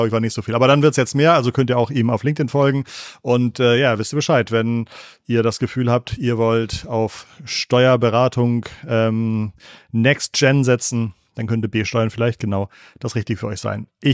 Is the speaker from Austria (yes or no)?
no; Hamburg, Germany; ich bin Hamburger